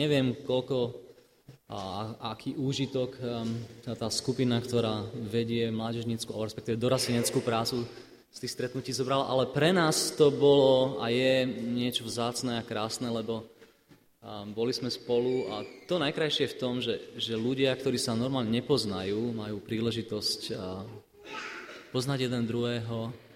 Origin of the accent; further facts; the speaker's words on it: Žilina, Žilina Region, Slovakia; Takisto prinášam pozdravy z Cirkvi Bratskej v Žiline, odkiaľ som, kde som nechal svoju manželku a svoje deti.